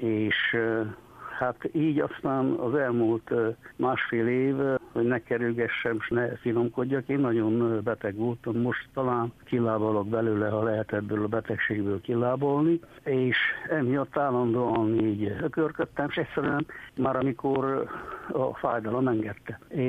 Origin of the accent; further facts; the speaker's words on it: Küsmőd, Harghita, Romania; also born or lived in Etéd; én Küsmőden születtem, és ott éltem 10 éves koromig. Akkor költöztünk át a községközpontba, mert Küsmőd egy nagyon kicsi falu. Községközpontba akkor költöztünk át Etédre